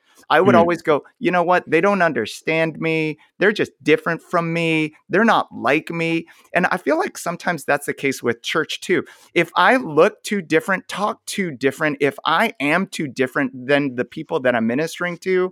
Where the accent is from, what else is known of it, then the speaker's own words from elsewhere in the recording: Portland, Oregon, United States; born there; My parents grew up in South Korea. I was born in Portland, Oregon.